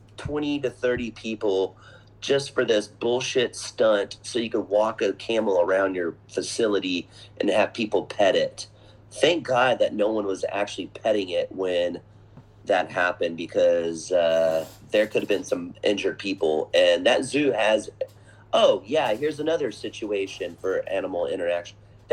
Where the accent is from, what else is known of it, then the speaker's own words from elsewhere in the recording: Pearland, Texas, United States; Growing up in Pearland off of Dixie Farm Road, we had farms and we had trees and woods. We had creeks.